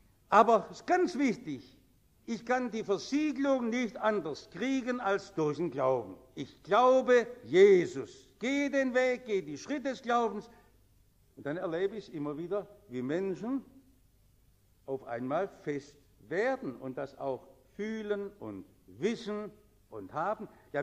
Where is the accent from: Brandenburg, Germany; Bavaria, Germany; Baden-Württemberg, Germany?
Baden-Württemberg, Germany; Stuttgart; Ich bin ja in Stuttgart in der Trümmer noch aufgewachsen.